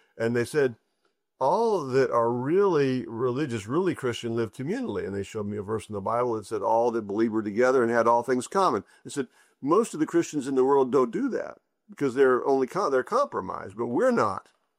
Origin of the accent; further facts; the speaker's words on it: Houston, Texas, United States; I returned to my hometown of Houston and got a job as a carpenter's apprentice.